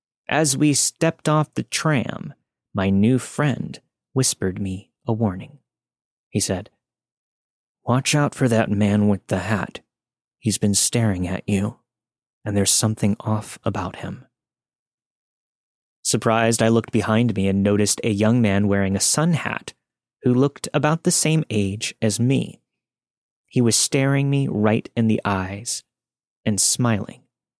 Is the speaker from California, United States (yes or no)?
yes; California, United States; I grew up in the Bay Area, and I've spent a lot of time in cities.